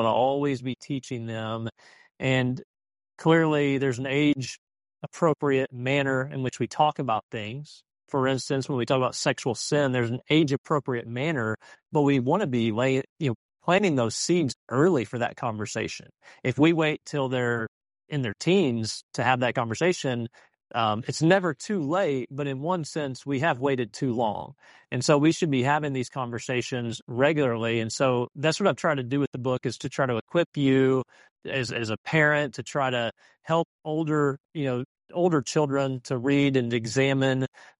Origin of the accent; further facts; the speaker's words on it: Deer Park, Texas, United States; I mean, I grew up in Deer Park, so right next door to us.